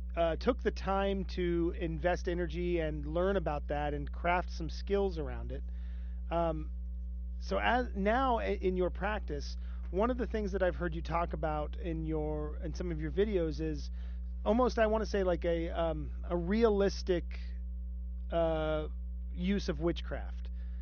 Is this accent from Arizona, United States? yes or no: no; Ohio, United States; So I grew up in Dart County, Ohio.